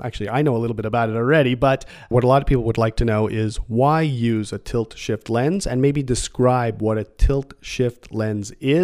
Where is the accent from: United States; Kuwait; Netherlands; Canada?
Canada; Montreal, Quebec; I'm from Montreal, and he's from Alberta.